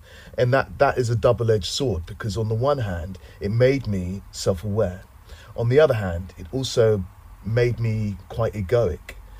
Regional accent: Bromley, London, United Kingdom; also born or lived in Ghana; So when we came over, I was born in Ghana, as I said. When we came over, I was about three. We went back and forth a bit, but I remember being at school when I was about six. And I have a very clear memory of being in Bromley

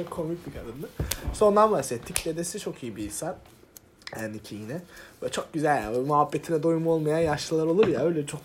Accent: Adana, Turkey; I am from Adana, and my dad's a chef. He's making kebabs. So I grew up with the famous...

